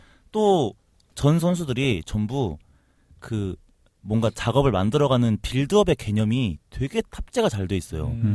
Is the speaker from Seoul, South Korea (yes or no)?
no; Gwangju, South Korea; 저의 고향입니다.